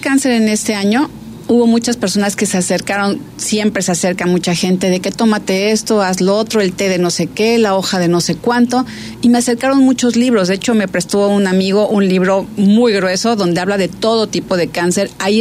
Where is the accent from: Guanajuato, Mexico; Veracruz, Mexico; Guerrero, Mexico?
Veracruz, Mexico; Somos de Veracruz, entonces los molotitos de plátano, las enfrijoladas